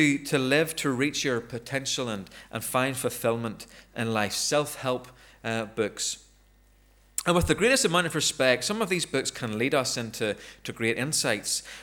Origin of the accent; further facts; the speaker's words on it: Ballymena, Northern Ireland, United Kingdom; and of course I'm from Ballymena